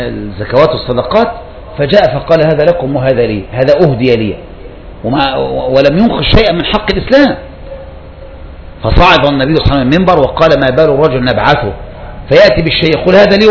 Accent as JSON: {"language": "Arabic", "country": "Egypt", "said": "بالذات احنا كالمصريين، احنا مصريين عاطفين على الاخر"}